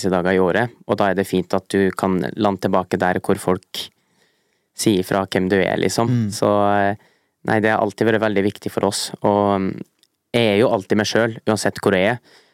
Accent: Trofors, Nordland, Norway; den plassen vi kommer fra Trofors, litt sør for Mosjøen, for de som lurer på.

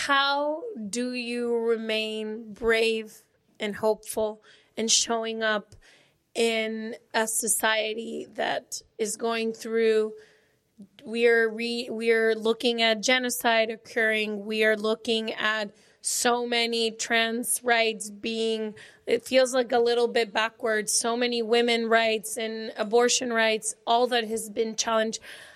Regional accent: Guadalajara, Jalisco, Mexico; Yeah, we're from Guadalajara.

